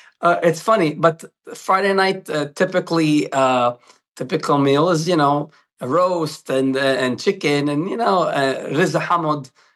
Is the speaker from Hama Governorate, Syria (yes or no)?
no; Damascus, Damascus Governorate, Syria; So I come from Sham, which is Damascus.